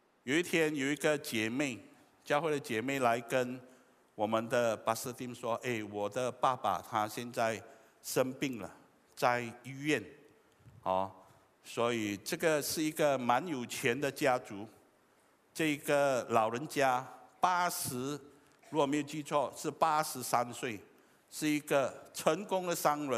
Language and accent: Chinese; Fujian, China; 可是我也是福建人，你要我用福建话跟你讲福音可能有一点挑战，